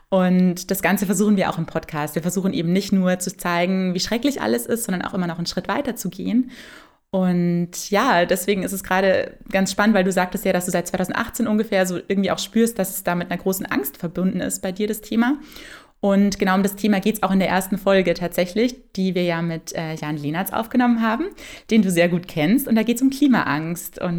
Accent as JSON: {"language": "German", "region": "Bavaria", "country": "Germany", "tie": "born or raised there", "lives_now": "Berlin, Germany", "said": "Ja, ich bin tatsächlich selbst auch auf dem Land aufgewachsen, in einem kleinen Dorf in Bayern. Und ich bin aber jetzt ja schon seit einigen Jahren in Berlin."}